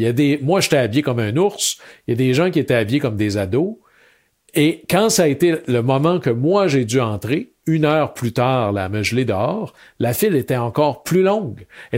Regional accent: Chicoutimi, Quebec, Canada; j'ai donné mon nom, puis que je venais de Chicoutimi.

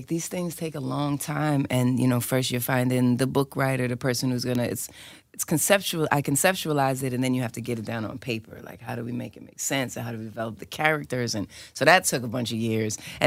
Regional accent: New York City, New York, United States; It is inspired by my experiences growing up in New York, growing up in Hell's Kitchen for sure.

